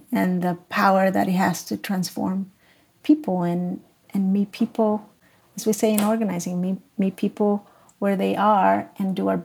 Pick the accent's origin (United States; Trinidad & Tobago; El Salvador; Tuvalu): El Salvador; of a small town, of a state where I'm from El Salvador, I felt many times very small and disconnected from the broader community